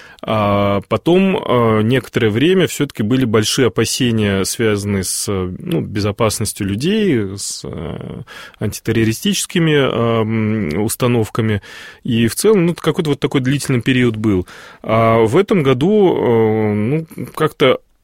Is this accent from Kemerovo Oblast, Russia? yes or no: no; Moscow, Russia; Все мы, москвичи, как правило, каждое воскресенье, или не каждое воскресенье, пореже